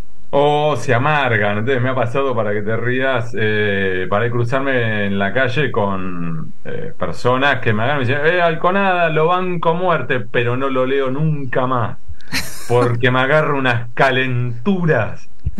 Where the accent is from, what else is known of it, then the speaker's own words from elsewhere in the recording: La Plata, Buenos Aires Province, Argentina; Pues soy nacido y criado en La Plata, soy pincharrata. También estudié Derecho en la ciudad de La Plata